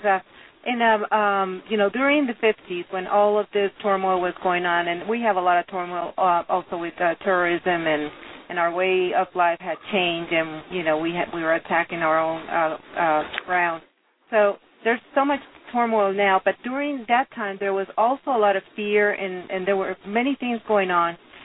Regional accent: Venezuela; I'm from Venezuela originally, so that's why I have it present.

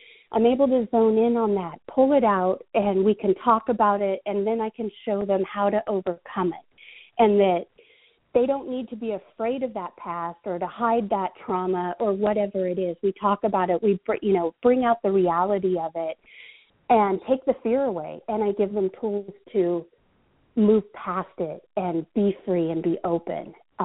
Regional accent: California, United States; I'm from California, but I will go coast to coast.

